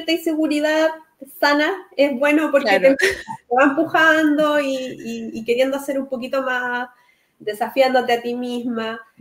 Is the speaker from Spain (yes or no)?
no; Chile; porque soy de Chile